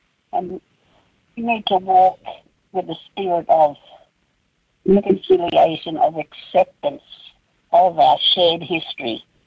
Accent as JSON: {"language": "English", "town": "Carnarvon", "region": "Western Australia", "country": "Australia", "tie": "born or raised there", "said": "I grew up in Carnarvon by the Indian Ocean and the Gascoyne River, and that's Ingara country. So I learnt the Ingara language from the other children."}